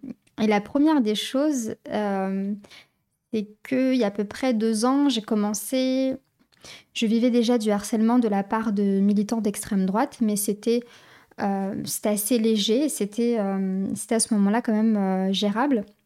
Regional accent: France; born there; also born or lived in Algeria / Panama / Argentina; Donc je suis une femme africaine, amazigh, sahraouia, et je suis née en France et j'ai assez tôt navigué entre la France et l'Algérie notamment. Et un petit peu plus tard dans ma vie, j'ai vécu notamment au Panama. Et j'ai été formée aussi en Argentine.

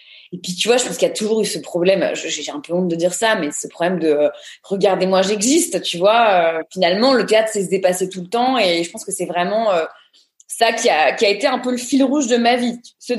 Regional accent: Neuilly-sur-Seine, Île-de-France, France; Alors, je suis née à Paris. J'ai grandi à Neuilly-sur-Seine avec une sœur jumelle et un petit frère

